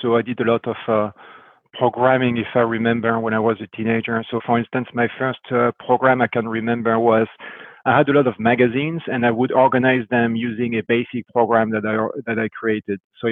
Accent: France; English is a second language; So the beginning was in France, I guess with my accent, it's no surprise.

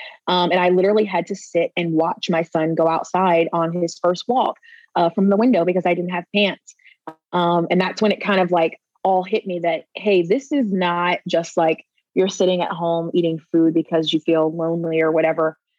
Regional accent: Virginia Beach, Virginia, United States; So I was raised in Virginia Beach, Virginia. My dad was in the military, one of eight kids.

